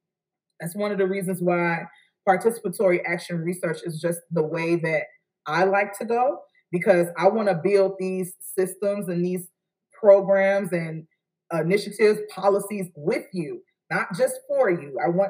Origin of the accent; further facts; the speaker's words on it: Chicago, Illinois, United States; we born and raised in Chicago, but I bet you that we have some shared cultural things because our families migrated from the South and came to Chicago